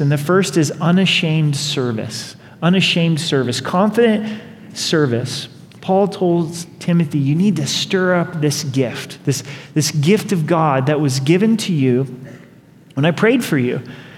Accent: Oregon, United States; I grew up in Oregon, so I still feel like I'm a lumberjack, right?

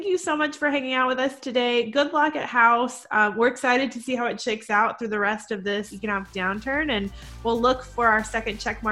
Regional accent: Louisiana, United States; Well, as a Cajun myself, I would agree.

